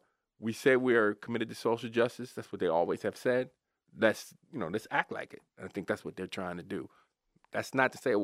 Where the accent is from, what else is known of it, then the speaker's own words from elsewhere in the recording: Washington, District of Columbia, United States; I grew up in Washington, D.C., and outside of it is a county called PG County